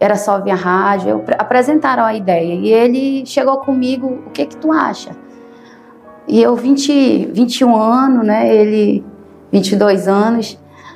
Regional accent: Amazonas, Brazil; moved away as an adult; now in Santarém, Brazil; moro atualmente em Santarém, que é uma cidade que me acolheu. Eu sou da terra, mas me criei no Amazonas e voltei para cá para ter qualidade de vida.

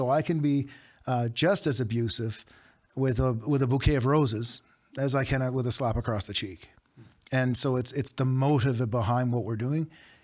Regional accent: Halifax, Nova Scotia, Canada; I'm a maritimer by heart. I was born and raised in Halifax.

